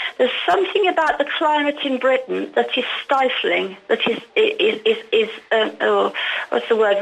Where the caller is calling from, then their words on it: Alicante, Valencian Community, Spain; Yeah, good morning. … Alicante.